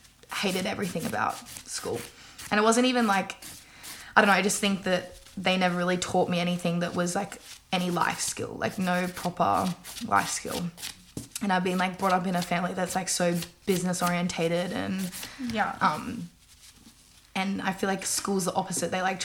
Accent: Logan, Queensland, Australia; also born or lived in Gold Coast; So I was originally from the Gold Coast, but we moved up like pretty soon after I was born and then stayed around like Logan area.

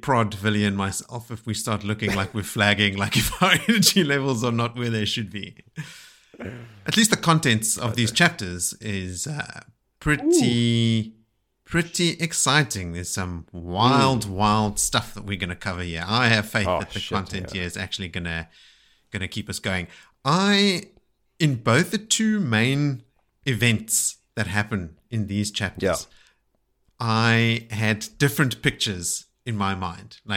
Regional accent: Canada; As a Canadian, we also use Celsius and the metric system, unlike our neighbors to the south.

